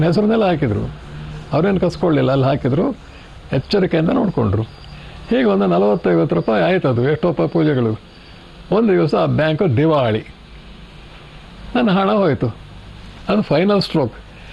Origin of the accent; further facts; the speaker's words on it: Kodagu, Karnataka, India; ನಮ್ಮ ಊರಿನಲ್ಲಿ ಆ ಕೊಡವರ ಮನೆ, ಕೊಡವರು ಅಂದರೆ ಜನರಲ್ ಕಾರ್ಯಪ್ಪನವರು, ಅವರೆಲ್ಲ ಕೊಡವರು, ನಾವೆಲ್ಲ ಕೊಡಗರು, ಕೊಡಗಿನವರು.